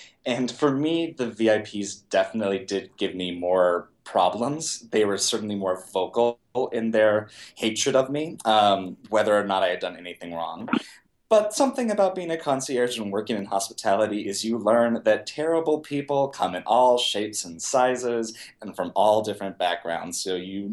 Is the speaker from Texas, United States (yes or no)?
yes; Texas, United States; now in New York, United States; I was a tourist. I grew up in Texas, and I would come to visit New York and fell in love with it.